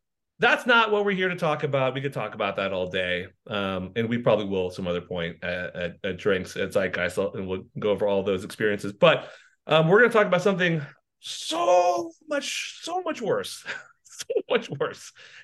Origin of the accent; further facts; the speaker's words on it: Morgan Hill, California, United States; Oh, growing up in Morgan Hill, I mean, there are good folks there